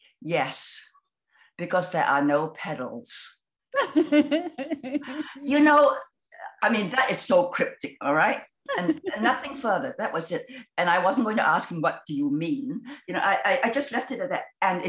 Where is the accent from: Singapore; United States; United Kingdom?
Singapore; I think it's because of my Asian roots. I'm from Singapore, you know